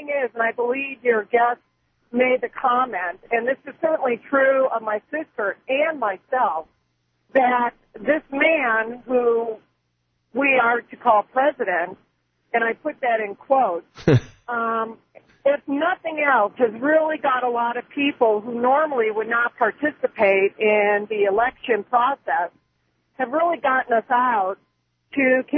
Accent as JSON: {"language": "English", "country": "United States", "said": "as an American, whether I'm a Democrat, whether I'm an independent, whether I'm a Republican, whether I'm a Federalist"}